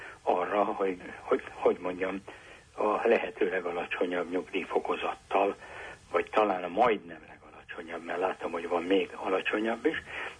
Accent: Hungary; Hát egyrészt, mert bátorkodom magyarnak lenni. Mert ebben a kultúrában nőttem föl, és mert egy-két zsetonom volt, nem sok, de egy-két zsetonom volt abban, hogy ebben az országban normális, tűrhető, demokratikus állapotok legyenek.

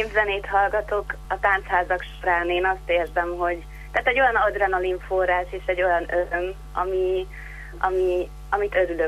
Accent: Zalaapáti, Zala, Hungary; én tényleg belecsöppentem Zalapátiba, a kicsi falucskámba, ahonnan én származom.

